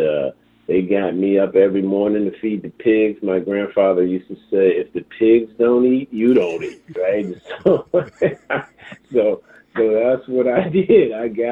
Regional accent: Lunenburg, Virginia, United States; Well, I grew up in Lunenburg, which is the bordering county to Mecklenburg. Mecklenburg is actually where the hospital was that I was born in. Same difference, though. I mean, you're talking rural Virginia. I grew up raised by grandparents on a tobacco farm.

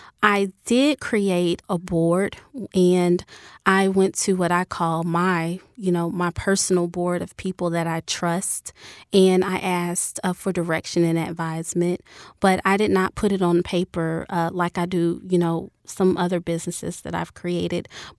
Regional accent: Birmingham, Alabama, United States; also born or lived in Detroit; Growing up in Birmingham, I, again, was from Detroit, so it felt small to me. It felt like everyone knows each other. It was home.

